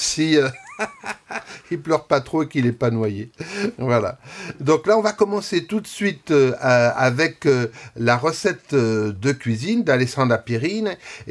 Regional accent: Italy; moi je suis très déçu parce que on est italien avant d'être pour l'Inter, la Juve, etc. Chacun a son équipe préférée. Mais bon, en plus, vu la défaite, c'est vrai qu'après on se fait un peu charrier par nos amis français.

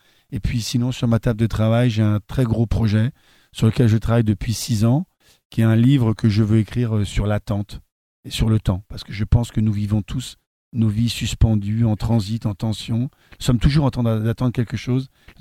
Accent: Sicily, Italy; French is a second language; j'espère organiser un certain nombre d'événements pour mieux faire connaître le séjour de Nietzsche chez nous, en Sicile.

